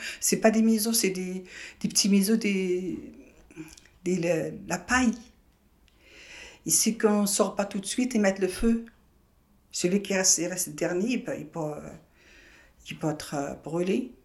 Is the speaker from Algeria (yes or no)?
yes; Algeria; Je viens de l'Algérie. J'ai 68 ans.